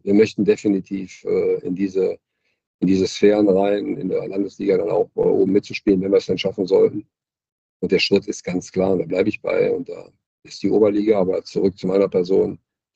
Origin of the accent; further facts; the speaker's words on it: Solingen, North Rhine-Westphalia, Germany; Solingen ist meine Heimatstadt. Ich bin dort geboren